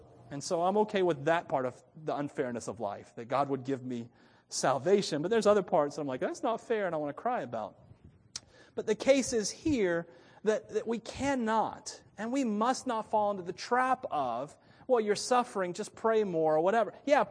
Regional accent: Hialeah, Florida, United States; Hialeah, Florida. But where are you really from? Florida.

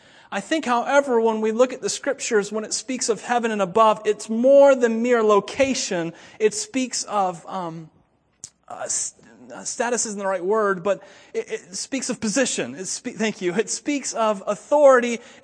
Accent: Wauchula, Florida, United States; accent: southern; I grew up in Wachula and I didn't have the accent that my classmates had, but it still rubbed off on me because I was from that geographic location.

